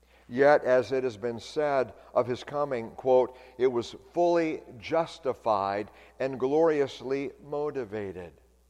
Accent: California, United States; years ago that I learned that they're called bone yards here in California, or in Michigan as well. We came from California.

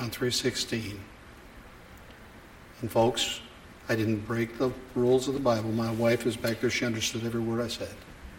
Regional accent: United States; now in Brazil; Because I'm an American, everybody wants to take advantage of me.

